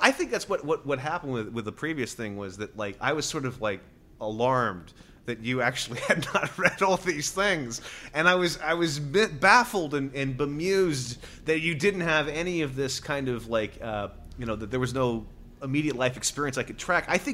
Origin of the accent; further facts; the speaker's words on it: California, United States; I grew up in the Bay Area, so I was very familiar with Ren Faire and that stuff.